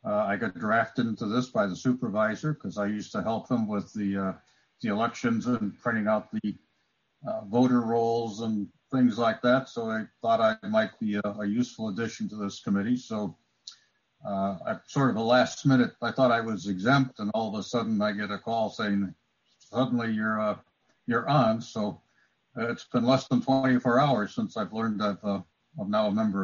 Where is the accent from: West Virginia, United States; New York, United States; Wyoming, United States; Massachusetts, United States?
New York, United States; Woodstock; I'm from Woodstock. I've lived in Woodstock about 40 years.